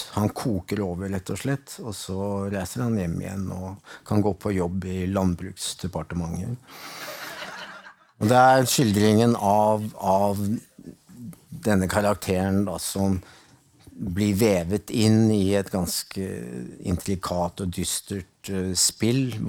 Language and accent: Norwegian; Denmark; jeg er ikke produktiv, jeg er dansk